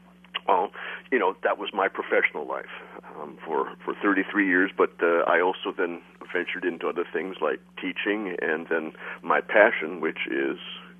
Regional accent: Iowa, United States; Well, I'm from Iowa originally.

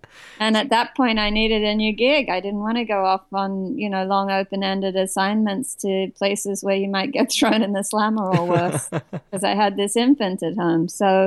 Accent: Australia; but me being an Australian of a certain generation, travel was a given. All Australians travel far and hard.

